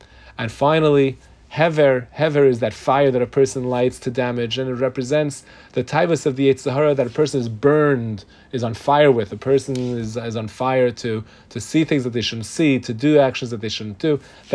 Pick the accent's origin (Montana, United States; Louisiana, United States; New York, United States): New York, United States; Brooklyn; You know, I grew up in Brooklyn. So in Brooklyn, you have to parallel park. It's part of, you know, part of being a Brooklynite is parallel parking.